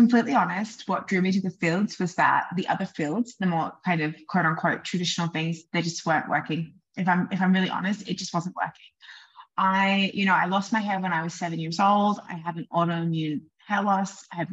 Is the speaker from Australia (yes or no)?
yes; Canberra, Australian Capital Territory, Australia; growing up in Australia, in Canberra, we don't have a lot of really impressive mountains.